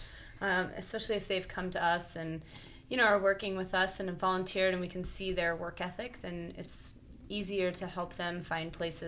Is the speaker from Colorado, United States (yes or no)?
yes; Colorado, United States; now in Alaska, United States; And I was born and raised in Colorado and went to Colorado State University.